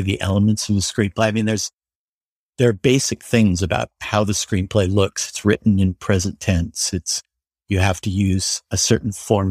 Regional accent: Denver, Colorado, United States; I was from Denver, so I didn't know anyone here

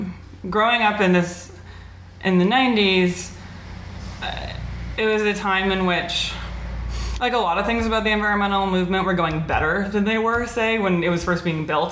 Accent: Oregon, United States; I grew up in Oregon. I always knew that I lived in a place that used to have predators and it didn't really anymore

